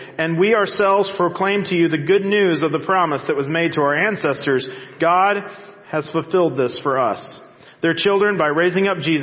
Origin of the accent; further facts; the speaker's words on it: Georgia, United States; In the South, I was raised in South Georgia, and people think that somehow we have the corner of the market on hospitality and food